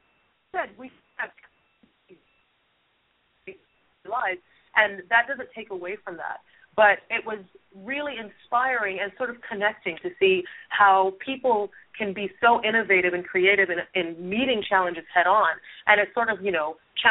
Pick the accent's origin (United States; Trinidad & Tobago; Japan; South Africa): Trinidad & Tobago; So I'm actually originally from the Caribbean, from Trinidad, and we speak English in Trinidad